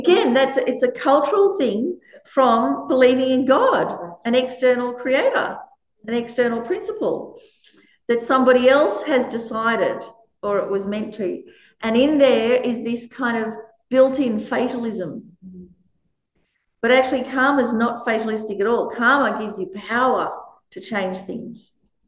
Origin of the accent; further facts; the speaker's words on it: Australia; even though I was brought up a Buddhist, but I was brought up in Australia.